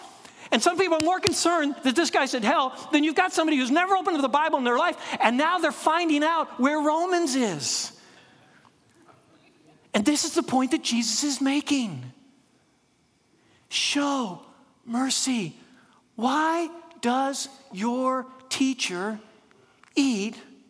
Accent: Florida, United States; I remember long time ago, Shannon and I moved back to the area, I grew up in South Florida, but we moved back.

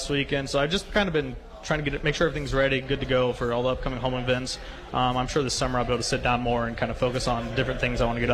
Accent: Harrison, Nebraska, United States; moved away as an adult; I grew up in Harrison, only 45 minutes away. I was ready to leave Shadron, leave the small town, go experience a big city for a while.

